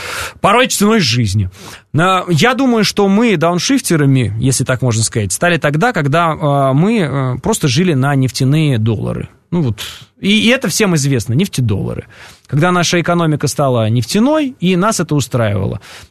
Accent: Orenburg Oblast, Russia; я вот, например, из Оренбургской области, где все дома газифицированы.

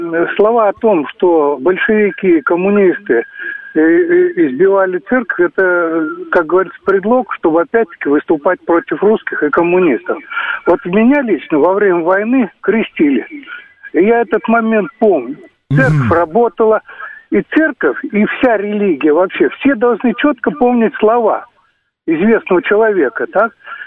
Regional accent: Moscow, Russia; я из Москвы.

